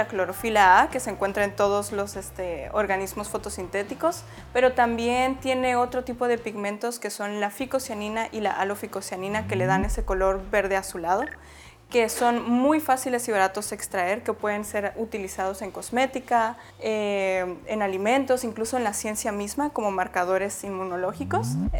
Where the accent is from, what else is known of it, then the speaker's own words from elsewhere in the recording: Mexico; la importancia de nosotros como mexicanos reconectar con ese eslabón